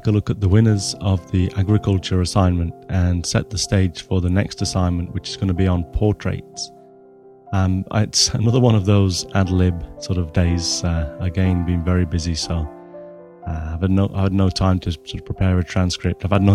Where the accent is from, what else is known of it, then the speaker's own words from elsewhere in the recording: South East England, United Kingdom; it's from my home country of England, West Sussex.